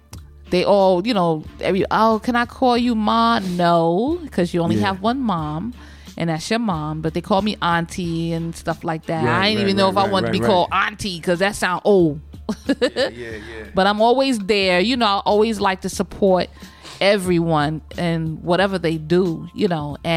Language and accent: English; Bronx, New York, United States; Shout out to you guys because, you know, I'm from the Bronx